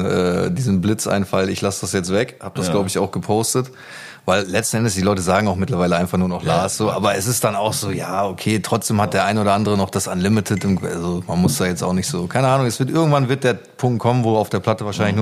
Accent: Gütersloh, North Rhine-Westphalia, Germany; Ich bin in Gütersloh geboren und da auch aufgewachsen. Also noch nicht mal genau in Gütersloh, sondern in so einem kleinen Vorort. Gütersloh-Isselhorst heißt der.

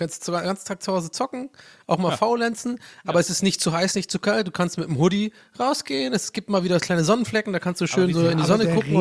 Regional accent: Southern Germany, Germany; Ich komme ja aus dem Süden, also mir kannst du ja gar nicht kommen mit Hitze.

